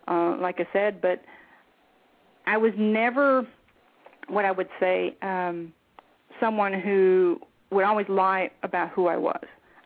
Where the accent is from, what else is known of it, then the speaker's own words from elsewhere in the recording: Michigan, United States; moved away as an adult; also born or lived in Belgium; now in Texas, United States; I was born and raised in Michigan, obviously, and then I moved into Europe when I was in my 30s.